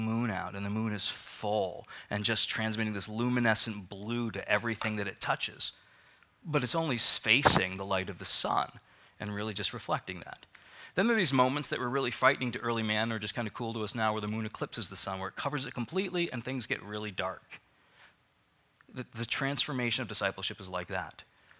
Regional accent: Northeast, United States; So I'm from the Northeast, and we can excuse a lot of sin and just say it's a geography thing.

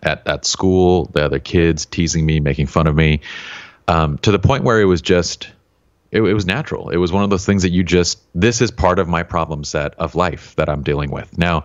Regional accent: Salt Lake City, Utah, United States; I grew up in Salt Lake City, which is in the 80s, it was one of the least diverse places you could possibly be.

